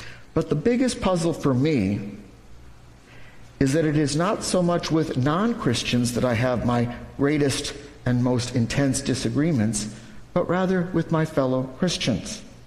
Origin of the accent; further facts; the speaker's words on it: United States; taken on a new form right here in our own backyard in the United States. Today there is a mosque in my hometown, and I have personally known Buddhists and Hindus.